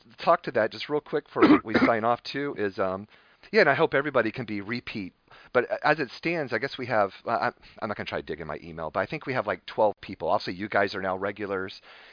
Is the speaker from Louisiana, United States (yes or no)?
no; Florida, United States; Yeah, and I've been through a few of those because I'm from Florida.